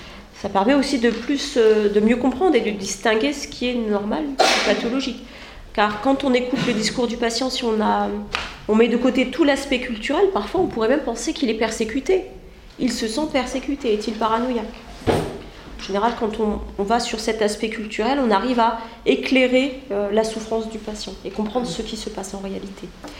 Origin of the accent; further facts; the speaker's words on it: Morocco; Moi, je suis originaire du Maroc.